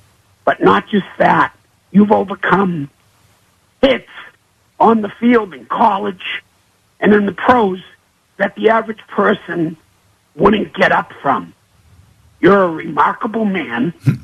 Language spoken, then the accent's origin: English; Boston, Massachusetts, United States; I'm originally from Boston.